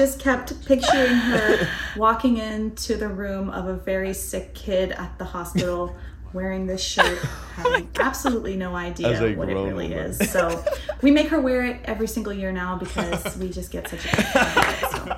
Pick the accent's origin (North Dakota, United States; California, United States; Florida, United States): Florida, United States; Orlando; I'm from Orlando, Florida.